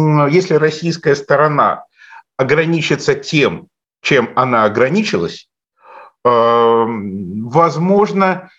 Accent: Belarus; Я сам белорус и, в общем, с удовольствием ношу свой национальный орнамент.

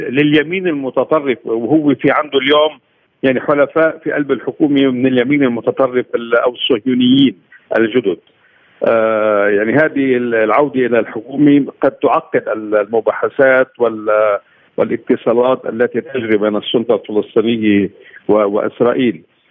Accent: Lebanon; اثنين، نحن كلبنانيين نعتبر أن

